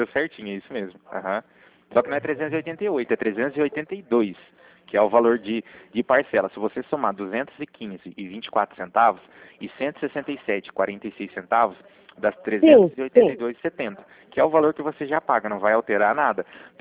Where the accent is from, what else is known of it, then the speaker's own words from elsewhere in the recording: Cornélio Procópio, Paraná, Brazil; Eu sou de Cornélio Procopio, Sônia, do Paraná.